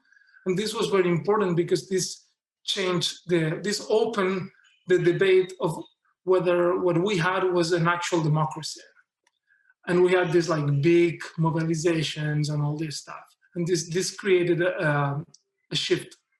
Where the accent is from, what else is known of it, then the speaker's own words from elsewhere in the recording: Barcelona, Catalonia, Spain; from Barcelona.